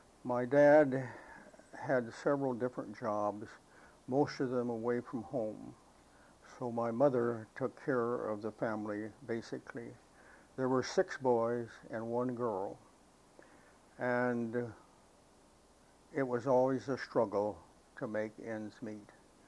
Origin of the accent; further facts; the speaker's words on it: Boone, Iowa, United States; also born or lived in Cherokee; Lived mostly in Boone, Iowa. Moved to Haywarden my senior year in high school and graduated from high school here.